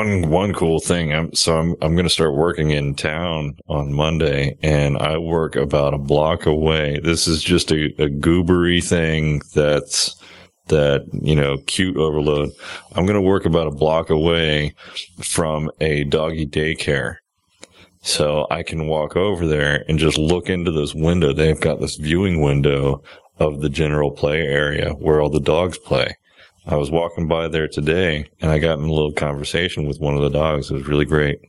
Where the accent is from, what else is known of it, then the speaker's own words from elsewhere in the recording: Miami, Florida, United States; Well, and just to clarify, you know, I grew up in Miami. Machetes are ubiquitous.